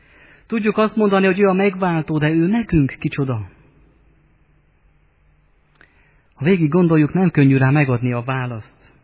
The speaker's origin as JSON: {"language": "Hungarian", "region": "Baranya", "country": "Hungary", "said": "Szeretett testvéreim, ahonnan én jövök, ott az ormánságban, van, aki már úgy gondolja, hogy Jézus ügye, az egyház ügye elveszett."}